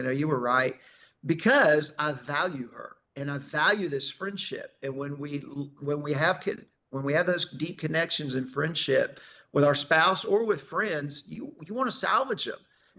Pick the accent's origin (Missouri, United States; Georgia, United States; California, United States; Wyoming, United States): Georgia, United States; Warner Robins; I'm from Warner Robins, so I'm from Middle Georgia, but we were a military family.